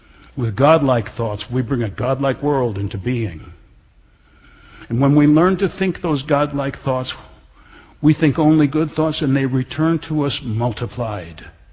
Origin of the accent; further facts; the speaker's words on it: Kenosha, Wisconsin, United States; born there; I was born in Kenosha, Wisconsin, 1943